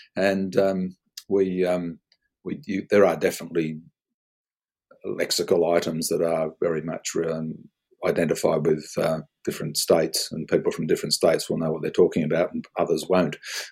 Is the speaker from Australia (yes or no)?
yes; Australia; also born or lived in Canterbury, England; Yeah, I was born in 1950 in Canterbury, Kent, England. And as I said earlier, I came to Australia. My parents brought me out here when I was about six or so.